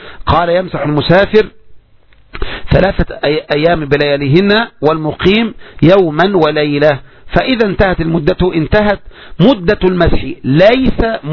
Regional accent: Egypt; وعلى المهم الإخوة إذا أرادوا يعني دراسة السنة عندنا في مصر

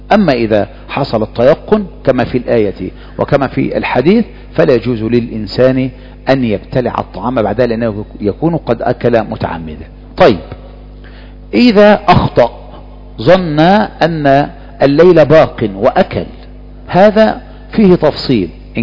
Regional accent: Egypt; إنما احنا عندنا في مصر هنا مساجد الجماعة هي مساجد الجمعة تقريبا.

